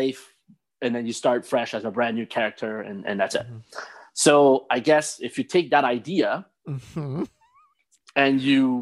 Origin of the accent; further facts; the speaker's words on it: Canada; Yeah, I'm Canadian